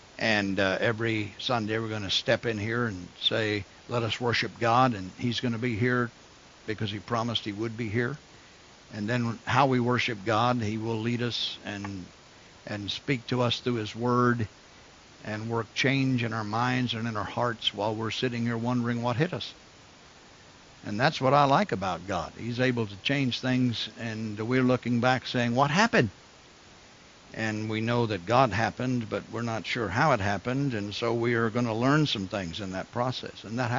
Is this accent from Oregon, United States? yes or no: no; Texas, United States; I'm a Texan. And my folks tell me I don't sound very much like a Texan sometimes, and that's okay with me. I can be a Texan and sound like a Kansan or something.